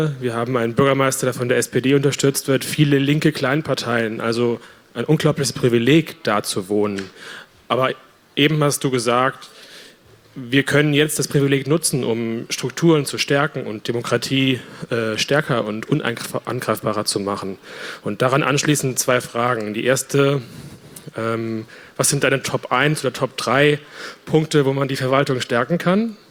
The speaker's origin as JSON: {"language": "German", "region": "Saarland", "country": "Germany", "tie": "born or raised there", "lives_now": "Freiburg, Germany", "said": "ich bin aufgewachsen im Saarland. Da gibt es auch eine starke AfD, ländlicher Raum, einige Gemeinsamkeiten mit östlichen Bundesländern. Seit 8 Jahren wohne ich in Freiburg."}